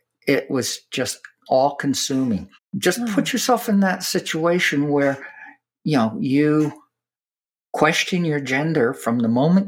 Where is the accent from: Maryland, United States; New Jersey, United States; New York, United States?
New York, United States; Fishkill; also born or lived in Jacksonville, Texas; I grew up in Fishkill, New York. I was actually born in Jacksonville, Texas, which is where my mother grew up and lived, East Texas farm.